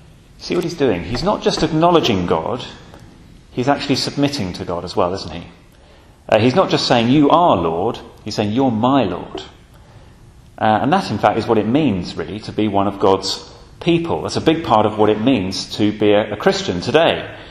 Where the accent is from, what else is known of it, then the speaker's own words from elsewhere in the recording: London, United Kingdom; I remember as I was growing up in North London, occasionally you'd see houses that still had air raid shelters left over from the war